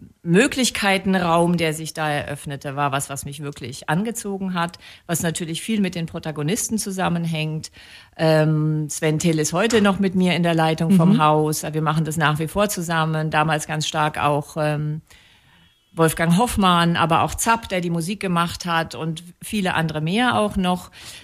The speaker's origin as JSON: {"language": "German", "region": "Berlin", "country": "Germany", "said": "Ich selbst bin aus Berlin gekommen. Ich bin sozusagen ein Westgewächs gewesen damals in diesen Anfangszeiten."}